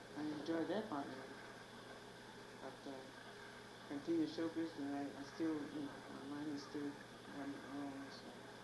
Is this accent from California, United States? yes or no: yes; San Francisco, California, United States; born there; San Francisco. I was born in San Francisco.